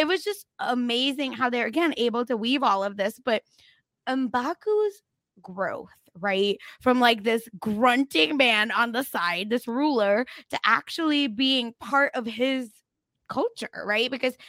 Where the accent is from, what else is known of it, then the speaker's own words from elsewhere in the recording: India; We're both Jewish, but we grew up in India.